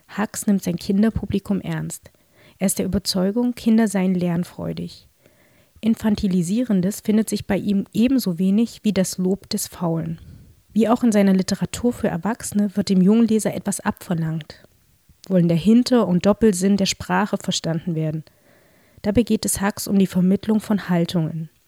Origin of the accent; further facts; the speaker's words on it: Germany; born there; Ich bin in der DDR geboren